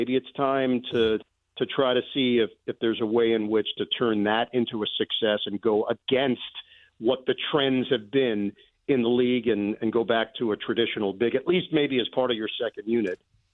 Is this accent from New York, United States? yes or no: yes; Queens, New York, United States; I grew up in New York. I grew up in Queens on the mean streets of Forest Hills, and we had a number of pizza places there.